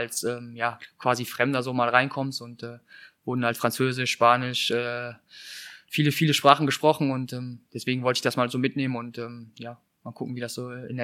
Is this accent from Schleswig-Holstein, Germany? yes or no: no; North Rhine-Westphalia, Germany; ich bin jetzt als Sauerländer nicht so viel mit Karneval in Berührung bekommen, auch in Sandhausen damals war es eher weniger.